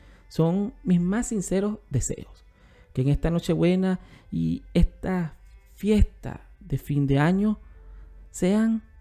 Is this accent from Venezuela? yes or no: yes; Venezuela; se acostumbran en mi país, Venezuela